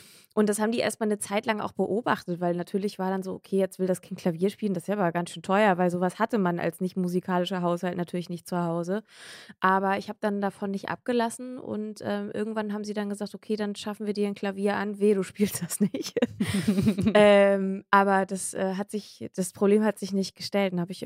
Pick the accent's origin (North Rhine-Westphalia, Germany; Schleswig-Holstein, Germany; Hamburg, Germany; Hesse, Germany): Hamburg, Germany; Ich bin eine waschechte Hamburgerin. Ich bin jetzt an den Rand von Hamburg gezogen vor so 1,5 Jahren.